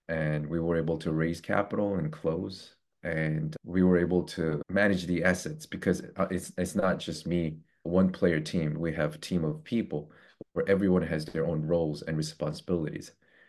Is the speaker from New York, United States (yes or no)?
yes; New York, United States; maybe I'm able to do that because I'm from New York.